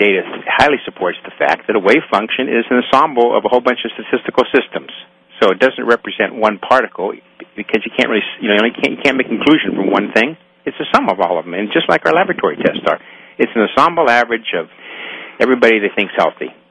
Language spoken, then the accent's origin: English; California, United States; Well, I came from California. Well, that makes a difference than coming from Georgia.